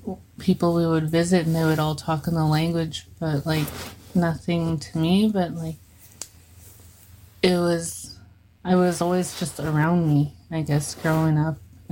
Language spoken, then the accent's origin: English; Beaver Creek, Yukon, Canada; also born or lived in Anchorage, United States / Gulkana, United States; Well, I consider myself from here, but I was also born in Anchorage, and then I was raised in Gulkana, Alaska, until I was about 9 years old. My dad is from here, my mom is from Alaska, and they decided to move us here in Beaver Creek.